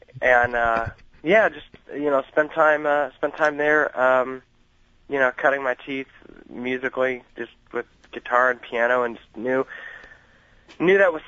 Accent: Illinois, United States; growing up in Illinois, you just you're subject to a certain type of Christianity

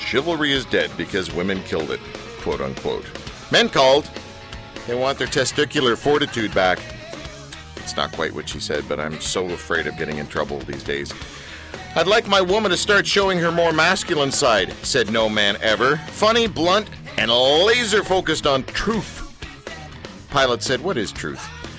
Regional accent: Canada; And by the way, I'm Canadian, and I'm also apolitical.

